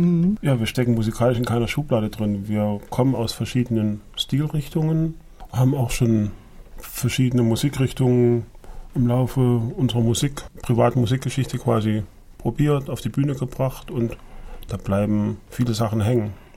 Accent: Germany; Und habe ab der 5. Klasse Klavier gelernt, weil ich da eine ganz große Leidenschaft hatte und meine Eltern mir das auch in DDR-Zeiten wirklich möglich gemacht haben.

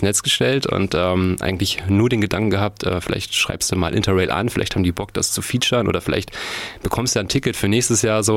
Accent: Bad Hersfeld, Hesse, Germany; now in Erfurt, Germany; Na, ich wohne in Erfurt seit 7 Jahren, komme aber eigentlich aus Bad Hersfeld, also Hering-Werra, Grenzgebiet quasi zu Thüringen.

